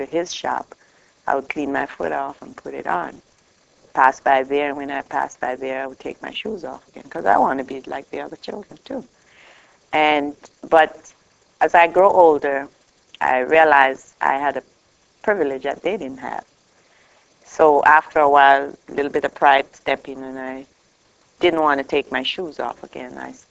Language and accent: English; Jamaica; I used to call myself a special child because I'm from Jamaica. It's a fairly poor country.